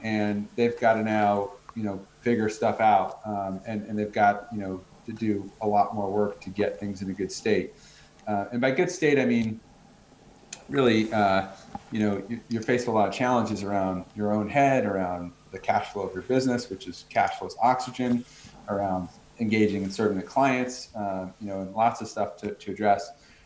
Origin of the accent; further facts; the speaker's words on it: United States; now in Australia; I'm American, grew up in America, but I've spent a lot of time around the world